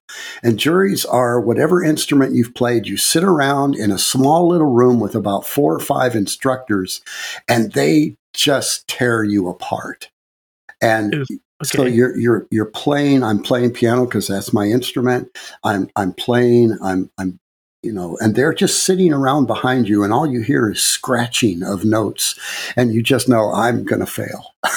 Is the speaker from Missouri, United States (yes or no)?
yes; Missouri, United States; I'm driving my little Ford Econoline on the back roads of Missouri, going home to my hometown.